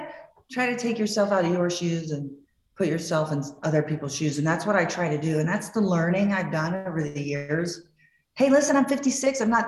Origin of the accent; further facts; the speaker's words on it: Bradenton, Florida, United States; now in Fort Lauderdale, United States; I'm originally from Bradenton, Florida, but I moved to Fort Lauderdale in 1987.